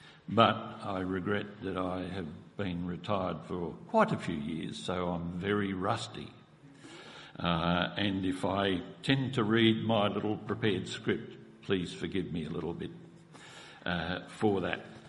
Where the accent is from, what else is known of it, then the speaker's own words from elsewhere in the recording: Preston, Victoria, Australia; I was born and raised in Preston, not far from here, up in the northern suburbs there, and spent all my early years there.